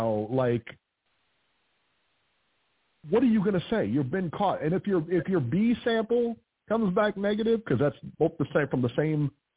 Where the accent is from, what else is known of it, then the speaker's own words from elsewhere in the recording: Ohio, United States; I know for a fact that I am from Ohio.